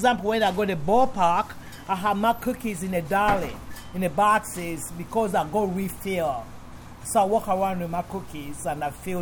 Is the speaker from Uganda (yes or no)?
yes; Uganda; moved away; I'm from Uganda and I grew up carrying a basket on my head.